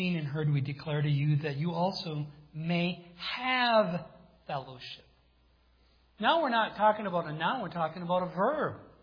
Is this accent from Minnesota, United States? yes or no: yes; Minnesota, United States; I'm from the Iron Range, you know, so that was just way over my head.